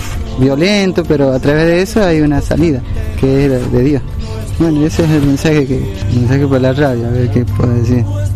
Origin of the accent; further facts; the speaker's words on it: Encón, San Juan, Argentina; born there; Soy nacido acá en Encón. Hace como 13, 14 años que no he venido para acá